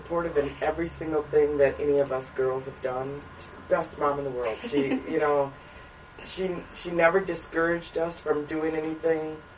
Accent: Madison, Wisconsin, United States; also born or lived in Japan; I actually am from Madison. My dad was in the Air Force, so I was born in Japan when he was on active duty, and we moved to Madison in the late 60s

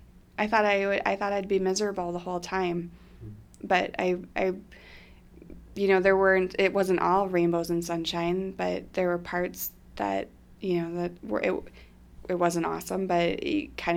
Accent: Wisconsin Dells, Wisconsin, United States; I grew up in the Dells. There wasn't a lot of diversity there. I went to La Crosse.

